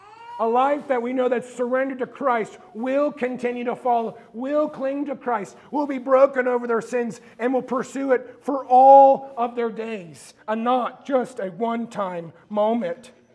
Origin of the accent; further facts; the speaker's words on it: Bedford, Virginia, United States; Again, I grew up in Bedford, Virginia, and I worked in a factory for many years.